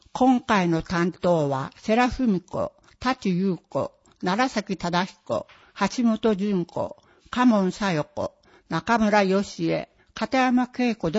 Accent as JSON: {"language": "Japanese", "town": "Kuriyama", "region": "Hokkaido", "country": "Japan", "tie": "born or raised there", "said": "生まれも育ちも栗山町の私には、他の市町村とは比べる術はないが"}